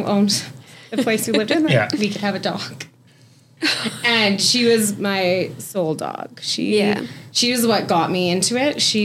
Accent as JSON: {"language": "English", "town": "Calgary", "region": "Alberta", "country": "Canada", "said": "I'm from the Calgary area."}